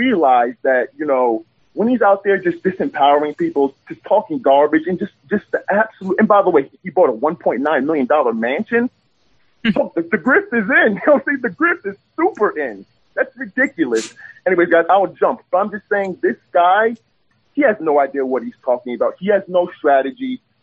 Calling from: Las Vegas, Nevada, United States; from Las Vegas.

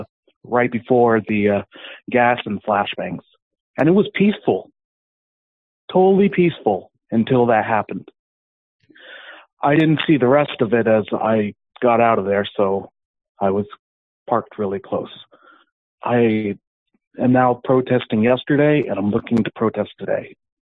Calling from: Washington, United States; from Washington.

